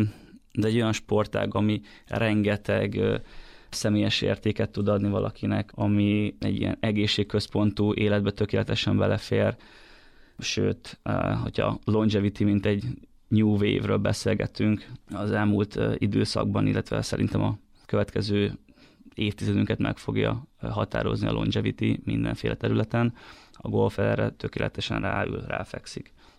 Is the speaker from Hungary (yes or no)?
yes; Hungary; Mi, mint magyarok, tudjuk is magunkról, hogy amikor olimpia